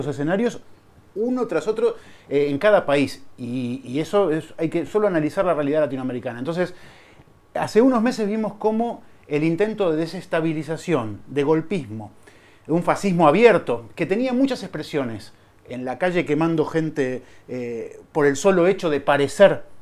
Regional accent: Basque Country, Spain; Desde aquí, como vascos, como internacionalistas

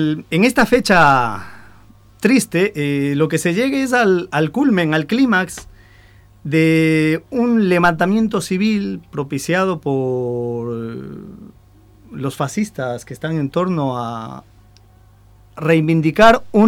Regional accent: Ecuador; Yo soy ecuatoriano

